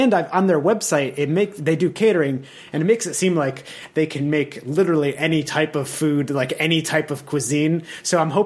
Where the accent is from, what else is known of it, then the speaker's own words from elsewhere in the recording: Cheshire, Connecticut, United States; It's an ice cream place from my hometown in Cheshire, Connecticut.